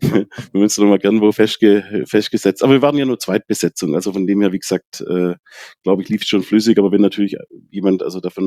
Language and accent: German; Baden-Württemberg, Germany; Bei uns in Baden-Württemberg ist das eher dann komisch